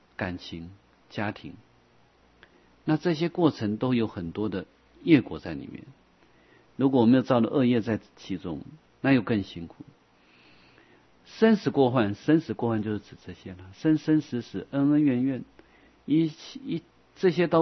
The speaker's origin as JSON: {"language": "Chinese", "country": "Taiwan", "said": "我常常问那些好来我们台湾学中文的国外学生"}